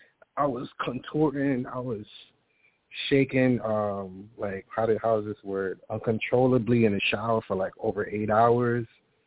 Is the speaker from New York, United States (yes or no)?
yes; Bronx, New York, United States; Well, basically, I'm from the South Bronx. Out here, you know, in my generation, we lost, man.